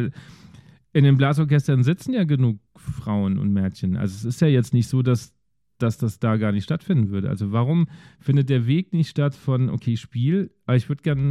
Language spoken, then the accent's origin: German; Bavaria, Germany; now in Mainz, Germany; ich wohne ja in Mainz. Und ich komme aber eigentlich aus Bayern